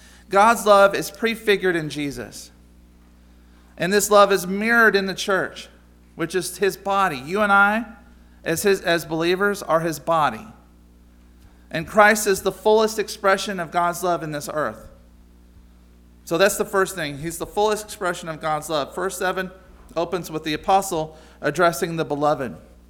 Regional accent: United States; my mother and I, we were raised right in the Alabama-Tennessee line

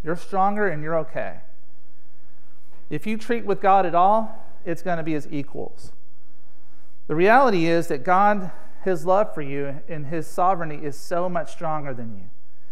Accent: United States; born there; I don't say that because I was born in America and not the Middle East.

